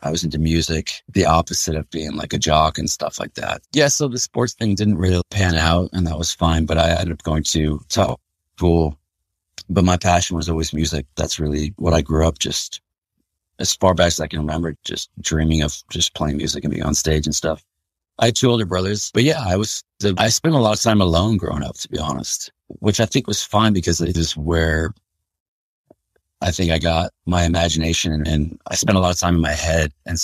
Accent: Pittsfield, Massachusetts, United States; Yeah, I was born in Pittsfield, Massachusetts, in Western Mass. It's funny because when I tell people I'm from Western Mass

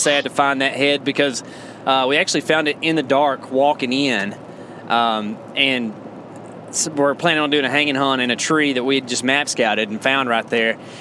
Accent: Texas, United States; And we come from East Texas, where they just don't hardly do that at all.

